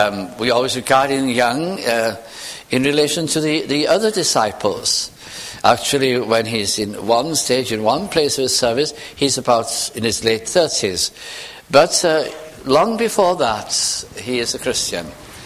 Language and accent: English; Wales, United Kingdom; Like I could say, I am Welsh, but that's not all.